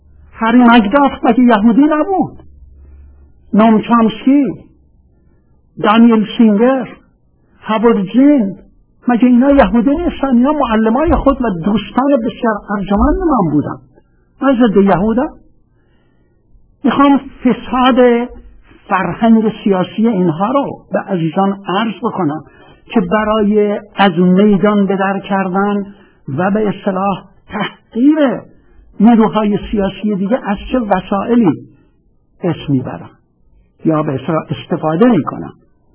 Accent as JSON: {"language": "Persian", "country": "Iran", "said": "گفتم شما مال ایران هستم."}